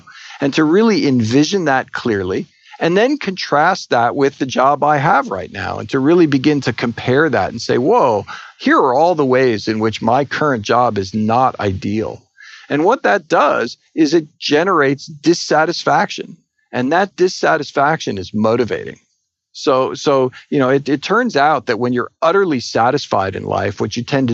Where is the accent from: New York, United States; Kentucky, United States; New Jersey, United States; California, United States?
New Jersey, United States; Edison; I grew up in Edison, New Jersey, and that's the place where he strung up light bulbs.